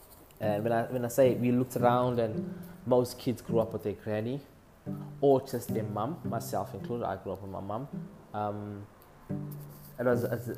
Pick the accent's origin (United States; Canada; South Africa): South Africa; It's in South Africa, because I'm South African, obviously. Why is that obvious? Okay, I am South African, and I live in a province called KwaZulu-Natal in South Africa. It's on the east coast of the country. East coast. And the city is called Durban.